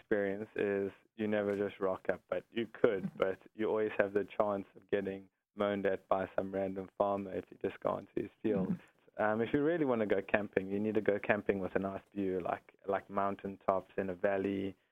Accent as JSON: {"language": "English", "country": "South Africa", "lives_now": "United Kingdom", "said": "I'm South African. I'm recently in the UK. I'm here volunteering at a campsite in London at the moment."}